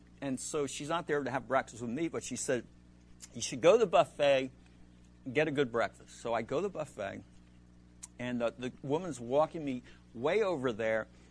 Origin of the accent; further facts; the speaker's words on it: Egg Harbor City, New Jersey, United States; Most people don't even in New Jersey don't know about this city. I said, I'm from Egg Harbor City.